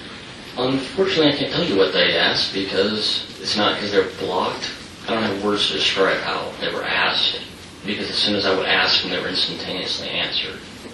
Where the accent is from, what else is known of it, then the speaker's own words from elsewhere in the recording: Texas, United States; now in Utah, United States; the time I grew up in East Texas